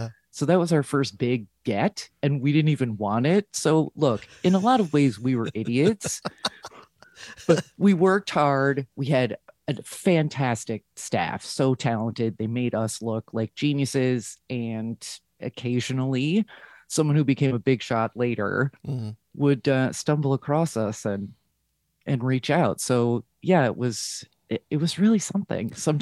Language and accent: English; New Jersey, United States; I grew up in New Jersey, very nice sort of averag